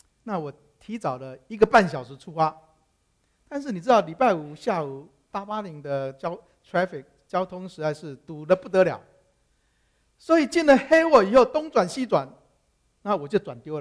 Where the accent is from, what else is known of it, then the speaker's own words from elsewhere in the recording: Taiwan; moved away as an adult; now in United States; 我从小是在台湾一贯道的拜偶像交鬼的环境中长大，我的母亲是一贯道的传道人